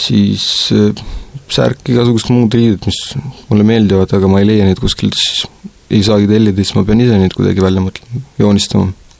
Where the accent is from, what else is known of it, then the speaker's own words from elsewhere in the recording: Kuressaare, Saare County, Estonia; also born or lived in Tallinn; minu ema on rahvuselt valgevenelane ja isa on mul ukrainlane. Ja kui ma olin 6-aastane, siis ma emaga kolisin Kuressaarde ja siin hakkasin koolis käima.